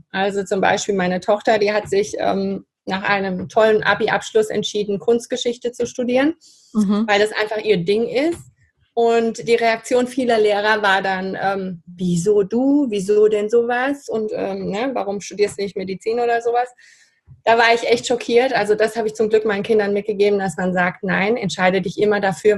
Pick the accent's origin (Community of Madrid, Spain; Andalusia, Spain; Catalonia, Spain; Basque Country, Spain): Catalonia, Spain; Barcelona; Die sind 68 nach Spanien und da bin ich aufgewachsen.